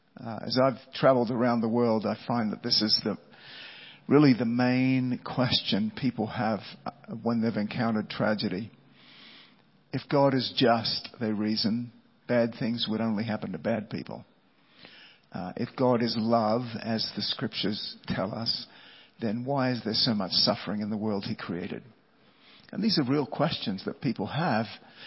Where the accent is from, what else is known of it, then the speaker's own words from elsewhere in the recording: Australia; now in United States; I came over from Australia and met her in Southern California